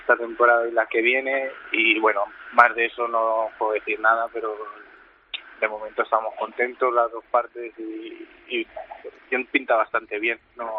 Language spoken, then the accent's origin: Spanish; Spain; Ahí somos 7 brasileños, españoles estamos yo y el míster, y los demás son belgas.